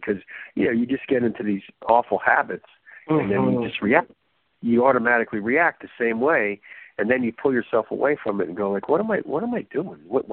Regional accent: New Jersey, United States; Because I grew up in New Jersey, and because of baseball, you know, baseball had, you know, Jackie Robinson had already been in.

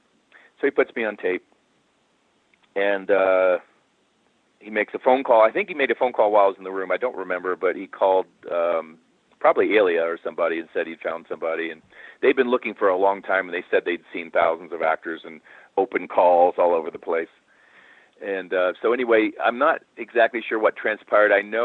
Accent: North Carolina, United States; We spend the summers in North Carolina. I mean, I'm from North Carolina. We spend the summers at the beach in North Carolina

